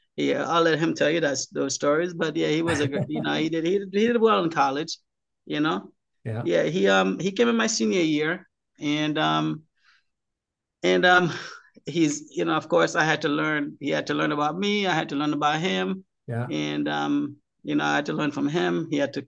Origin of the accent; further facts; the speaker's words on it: Haiti; I'm originally from Haiti.